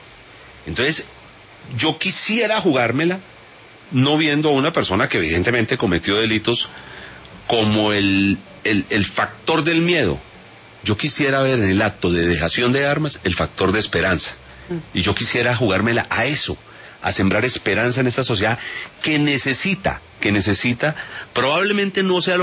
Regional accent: Cauca, Colombia; el Quintín Lame, que fue mi tierra, en el Cauca. Yo era el presidente de Caucanos por la Paz, y en el del Quintín Lame era el secretario de gobierno de mi departamento

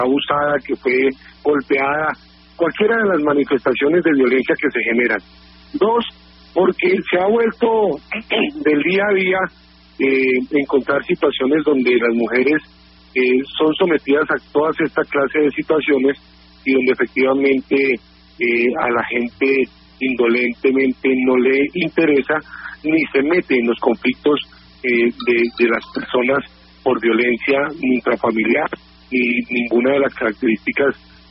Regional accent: Colombia

